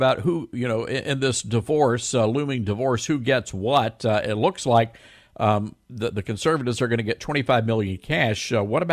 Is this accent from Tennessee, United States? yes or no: yes; Memphis, Tennessee, United States; I'm 52. And I remember growing up in Memphis. My grandparents were United Methodist, and we were Southern Baptist, our family.